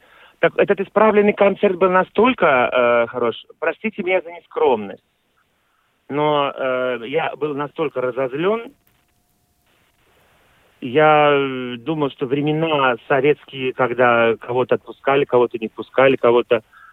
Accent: Ukraine; Я украинец, где на меня сел, там с меня и слез.

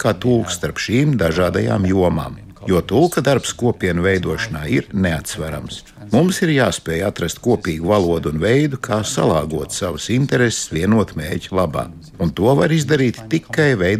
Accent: Denmark; Latvian is a second language; Atšķirības starp Baltijas valstīm un manu dzimteni Dāniju ir tāda, ka mēs tiecamies visu pieņemt par pašsaprotamu, jo nekad neesam piedzīvojuši okupāciju

